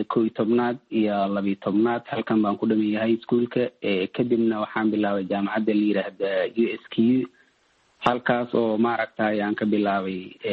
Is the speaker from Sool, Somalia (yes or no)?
no; Beled Hawo, Gedo, Somalia; born there; anagu burburkii kadib baan dhalnay, anagu khaasatan waxaan ku dhashay magaalo la yiraahdo Balagxaw.